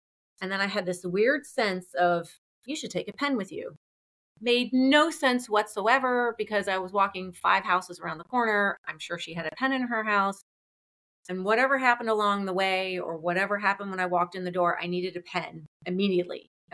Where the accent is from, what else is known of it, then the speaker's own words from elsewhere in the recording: New Jersey, United States; I grew up in New Jersey and never felt comfortable there. Moved to Georgia and the energy of the state fit me so much better at that time.